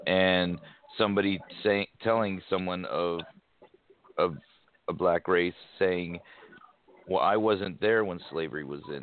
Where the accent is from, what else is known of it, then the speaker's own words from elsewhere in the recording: United States; I, as American, as a true born, raised, red, white, and blue bleeding American, I am proud of my country, of where I was born and where I was raised